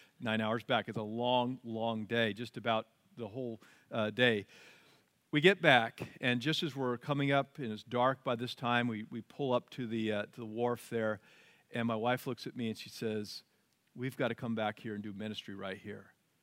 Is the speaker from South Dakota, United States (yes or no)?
no; Oregon, United States; I grew up in Oregon, and I do a lot of outdoor stuff and backpacking and camping and all that.